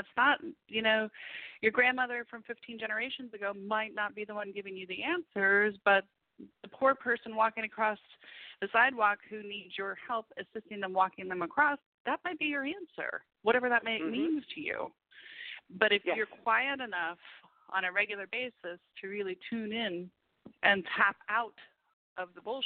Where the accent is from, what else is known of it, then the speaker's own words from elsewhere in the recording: Florida, United States; also born or lived in New England; I lived in New England for – I grew up in Florida for a few years, lived in New England for a few years, and came back down.